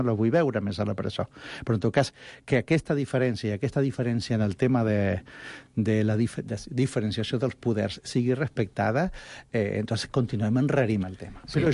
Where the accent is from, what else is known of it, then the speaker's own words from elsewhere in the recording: Catalonia, Spain; jo, com a català